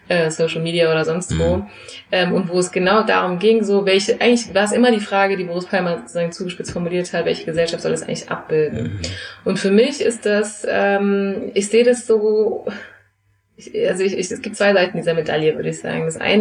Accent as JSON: {"language": "German", "town": "Frankfurt", "region": "Hesse", "country": "Germany", "tie": "born or raised there", "said": "Ich bin hier in Frankfurt geboren und aufgewachsen, ging hier zur Grundschule, habe hier Abitur gemacht, ging hier an die Universität und arbeite jetzt hier immer noch in Frankfurt."}